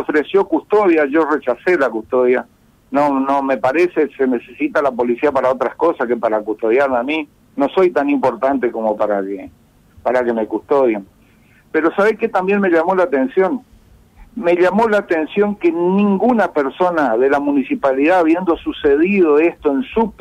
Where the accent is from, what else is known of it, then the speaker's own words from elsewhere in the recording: Chaco, Argentina; Yo soy chaqueño. Fíjate vos, yo le aclaré, yo soy chaqueño.